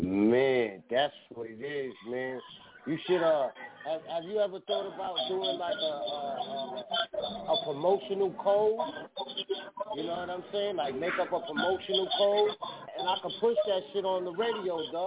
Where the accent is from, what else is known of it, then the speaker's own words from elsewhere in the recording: New York City, New York, United States; I'm from the Bronx, my guy. I'm in the Midwest right now